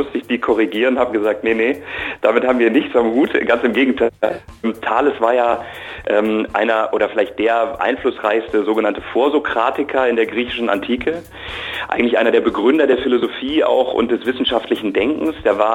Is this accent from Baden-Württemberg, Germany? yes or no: no; Bonn, North Rhine-Westphalia, Germany; born there; ich bin in Bonn im Rheinland geboren, also gleich in der Nachbarschaft. Ich wohne da schon lange nicht mehr